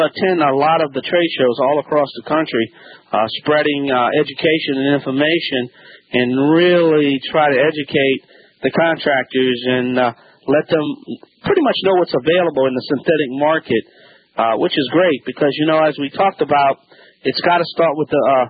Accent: Louisiana, United States

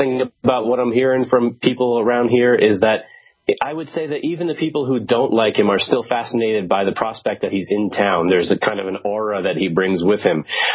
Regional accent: United States; now in Switzerland; I'm an American, but I live here in Switzerland.

